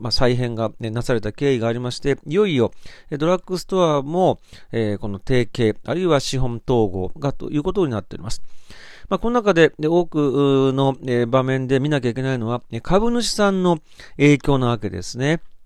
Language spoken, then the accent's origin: Japanese; Kansai, Japan; 私も関西出身ですので、